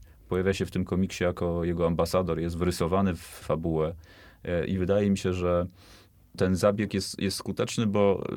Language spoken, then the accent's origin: Polish; Łódź, Łódź Voivodeship, Poland; Dodam też jako łodzianin